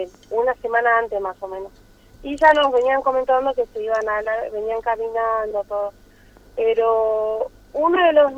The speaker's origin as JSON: {"language": "Spanish", "region": "Salta", "country": "Argentina", "said": "mirá que soy salteña y no conocía."}